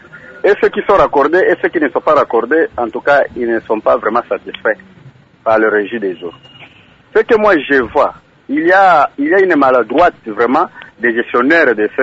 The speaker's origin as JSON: {"language": "French", "town": "Bandundu", "region": "Kwilu", "country": "DR Congo", "said": "même ici chez nous, à Bandounouville"}